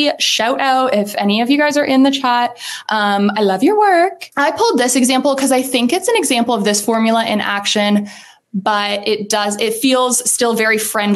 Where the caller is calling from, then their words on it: Halifax, Nova Scotia, Canada; Normally, I am calling in from Halifax, but today I am in Brantford, Ontario.